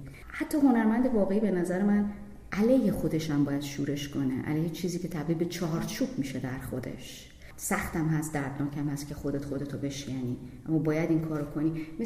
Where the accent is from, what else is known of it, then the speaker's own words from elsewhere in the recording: Iran; born there; به عنوان یک زنی که در یک جغرافیای متولد شدم به نام ایران که کشور اسلام زده یه قابل بحث اینا